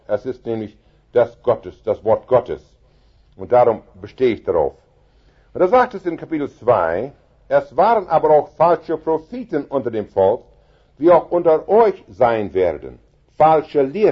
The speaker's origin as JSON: {"language": "German", "country": "Canada", "said": "Meine Großeltern von Russland nach Kanada. Und meine Eltern sind schon in Kanada geboren. So bin ich schon einigermaßen ein echter Kanadier"}